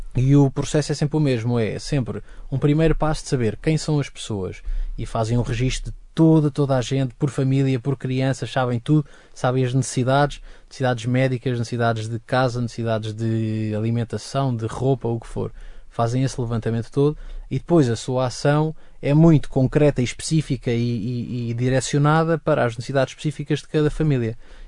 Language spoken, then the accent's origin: Portuguese; Portugal; que era a minha visão enquanto ocidental. Ou seja, não necessariamente enquanto português